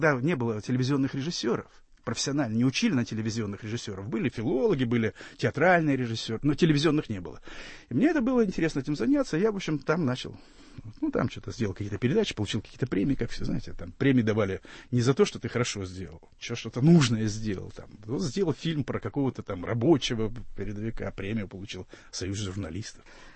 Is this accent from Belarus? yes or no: no; Vladivostok, Primorsky Krai, Russia; я был провинциал, я приехал из Владивостока. У меня родитель, папа служил во Владивостоке.